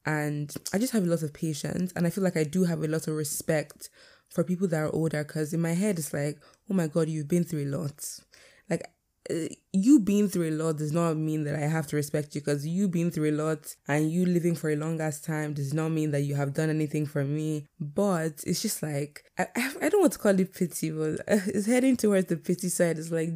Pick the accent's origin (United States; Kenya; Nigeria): Nigeria; But I'm Nigerian, like I'm African.